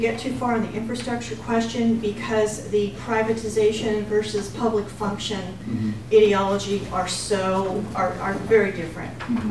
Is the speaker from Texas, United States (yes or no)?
no; Florida, United States; I'm from Florida